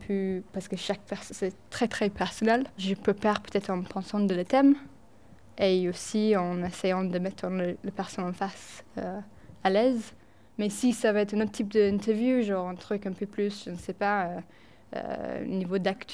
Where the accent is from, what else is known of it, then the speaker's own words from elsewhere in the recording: England, United Kingdom; French is a second language; moi j'ai un tout petit accent. Je ne sais pas si vous avez noté, c'est léger. Mais en fait, je suis anglaise